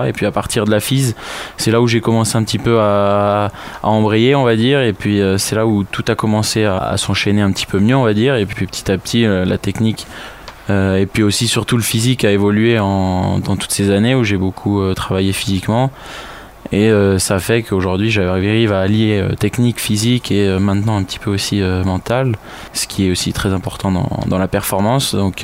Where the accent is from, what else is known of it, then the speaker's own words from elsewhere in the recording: Pyrenees, France; De base, je suis originaire des Pyrénées